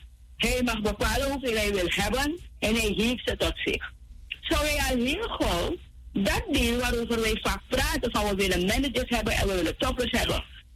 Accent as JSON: {"language": "Dutch", "country": "Suriname", "said": "dat wij als Surinamers, waar we ook zijn, onze bijdrage blijven leveren."}